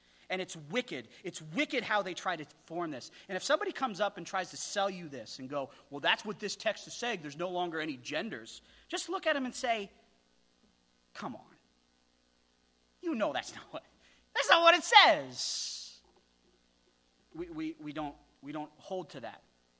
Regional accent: Wyoming, United States; I celebrate the fact that I'm from Wyoming.

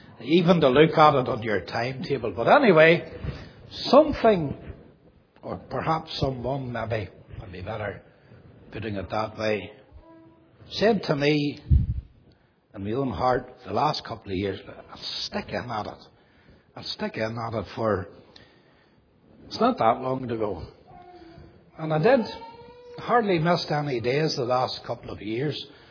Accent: Belfast, Northern Ireland, United Kingdom; born there; I was born in the Jubilee Hospital in Belfast.

